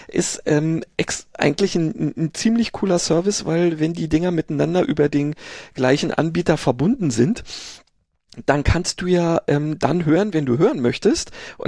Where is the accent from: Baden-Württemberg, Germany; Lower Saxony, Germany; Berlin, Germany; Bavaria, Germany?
Berlin, Germany; ich habe zwar natürlich das Zonenrandgebiet als Wessi sozusagen, also Westberliner, ja auch mal als Begriff gekannt